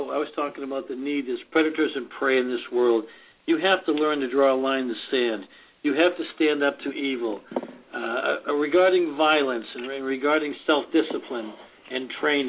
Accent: United States; I felt, though, that as an American, we have a problem. We're overseas.

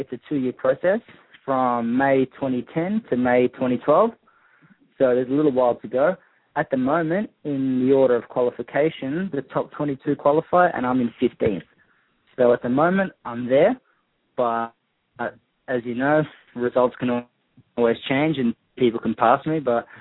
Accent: Portugal; English is a second language; He's from Brazil and I'm from Portugal, but it's a pretty common surname within the Portuguese-speaking community.

